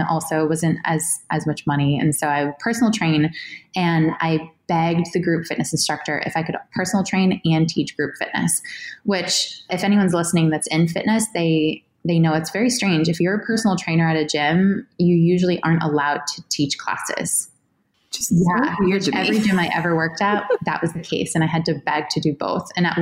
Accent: New Hampshire, United States; I grew up in New Hampshire and my parents are amazing.

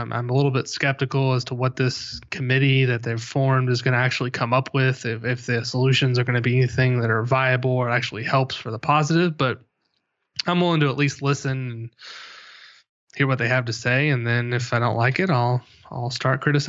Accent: New Albany, Indiana, United States; just based on the fact that I'm from New Albany and I've heard about this kid since he's in fourth grade.

